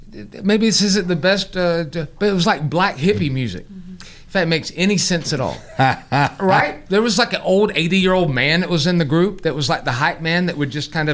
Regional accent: Chicago, Illinois, United States; growing up in Chicago, like school was like the United Nations.

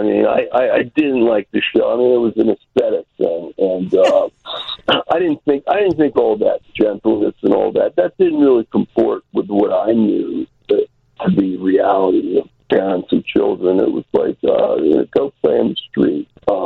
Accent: Pittsburgh, Pennsylvania, United States; But it turns out Mr. Rogers' Neighborhood was produced in my hometown, Pittsburgh.

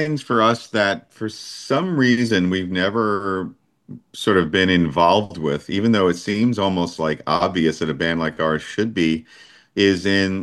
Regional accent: New York, United States; I grew up on Long Island.

